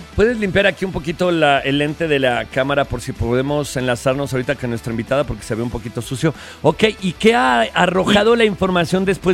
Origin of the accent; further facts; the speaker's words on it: Mexico; creo que como mexicano y como aficionado al fútbol